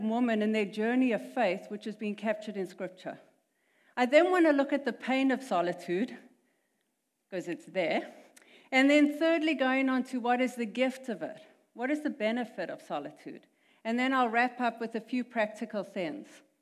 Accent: South Africa; I'm from South Africa. That is the weirdo accent.

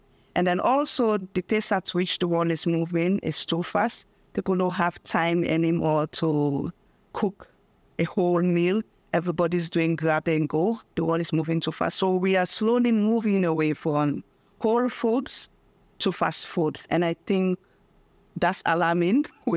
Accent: Sierra Leone; now in Accra, Ghana; I'm from Sierra Leone, based in Accra, Ghana.

